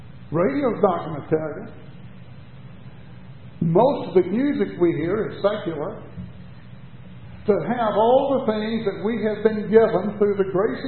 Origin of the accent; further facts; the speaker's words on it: Chattanooga, Tennessee, United States; I was raised in the Cumberland Presbyterian Church. First Cumberland Presbyterian in Chattanooga. And then when we moved, I went to Westminster Presbyterian.